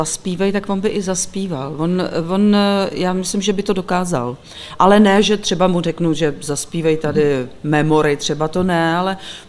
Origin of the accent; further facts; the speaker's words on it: Hradec Králové, Hradec Králové Region, Czechia; Tak já jsem takzvaně z Mechova, čili z Hradce Králové, rodačka.